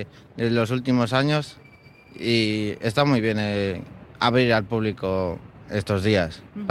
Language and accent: Spanish; Bilbao, Basque Country, Spain; Sí, soy de Bilbao.